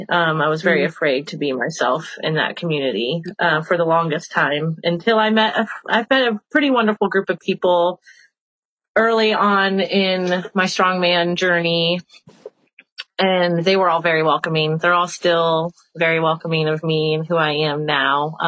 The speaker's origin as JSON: {"language": "English", "town": "Huntington", "region": "Indiana", "country": "United States", "tie": "born or raised there", "said": "that was the person I was afraid to be in my hometown because I lived in a small community in northeastern Indiana."}